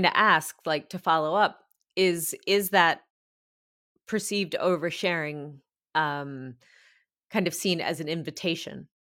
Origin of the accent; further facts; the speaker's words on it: United States; As an American, stereotypically, it's thought as American tourists, we are, as a group, I suppose, naturally pretty friendly, talkative, boisterous bunch.